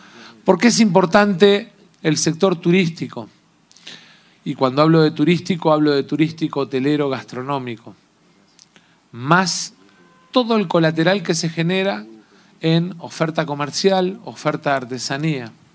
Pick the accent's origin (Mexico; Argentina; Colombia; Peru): Argentina; mostrar nuestra capacidad de servicios como argentinos